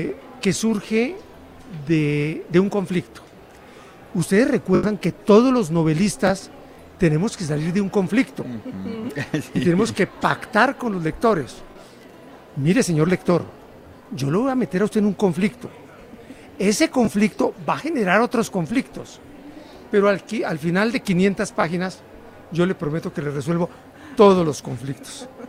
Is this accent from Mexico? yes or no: no; Colombia; moved away; Otra vez aquí en mi tierra, Colombia. Llevamos 2 semanas. Yo vivo en el exilio desde hace más de 20 años.